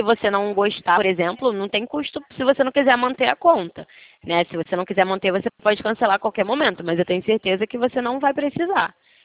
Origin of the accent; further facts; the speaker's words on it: Rio de Janeiro, Brazil; Eu sou carioca.